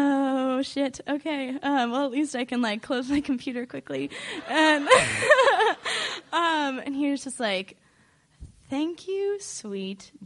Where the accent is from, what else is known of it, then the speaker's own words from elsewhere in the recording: Oregon, United States; And so I'm originally from Oregon. So I go home about once a year.